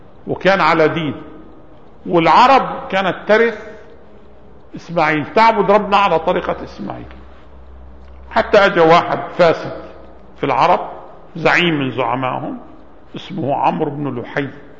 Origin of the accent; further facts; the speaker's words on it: Jordan; عندنا في الأردن حفظه يمكن بلغ فوق 10,000 من الشباب الصغار.